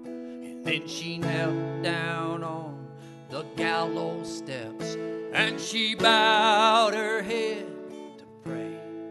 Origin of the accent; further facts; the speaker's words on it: Florida, United States; I'm from Florida, and Florida is number two behind the state of Texas.